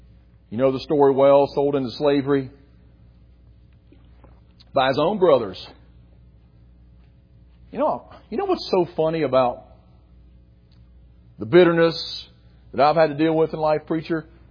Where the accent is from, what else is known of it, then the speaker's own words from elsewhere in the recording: West Virginia, United States; Being a 12-year-old kid from West Virginia, not all that smart, not because I was from West Virginia, just because I was a 12-year-old kid.